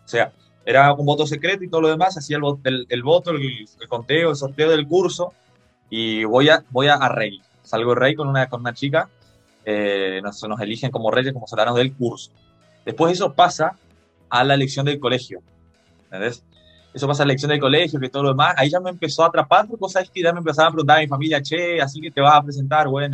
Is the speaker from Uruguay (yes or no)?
no; Posadas, Misiones, Argentina; de Posadas Misiones, de la ciudad donde yo nací, me crié.